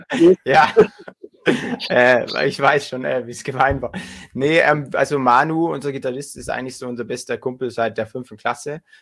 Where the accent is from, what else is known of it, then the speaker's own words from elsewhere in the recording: Bavaria, Germany; wir sind ja aufgewachsen und gebürtige Niederbayern.